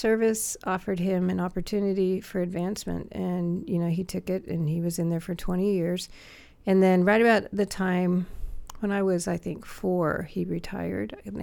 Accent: Virginia, United States; born there; I was born in Virginia. My dad was in the Marines for 20 years. And there's a base there in Quantico that they were at.

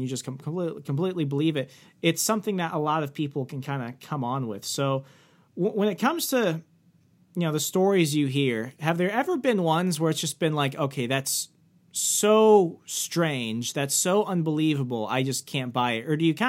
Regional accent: Arizona, United States; I grew up in Arizona, and I'm a military brat, so we moved around like every year and a half, every 2 years.

